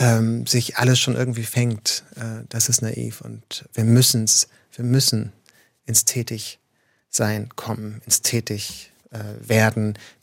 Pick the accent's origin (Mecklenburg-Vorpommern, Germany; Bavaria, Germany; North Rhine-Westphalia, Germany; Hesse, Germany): Mecklenburg-Vorpommern, Germany; also born or lived in New York; Und ich bin in der DDR aufgewachsen, bin zusammen mit der DDR gelebt, die Baseballschlägerjahre in den 90er Jahren im ländlichen Mecklenburg-Vorpommern, wo ich aufgewachsen bin. Ich war in New York gelebt, als der 11. September passiert ist.